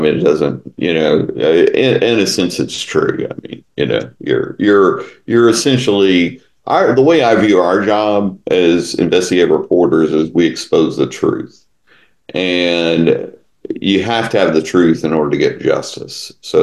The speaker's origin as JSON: {"language": "English", "region": "Texas", "country": "United States", "tie": "born or raised there", "said": "You know, East Texas, where I grew up, is definitely part of the South."}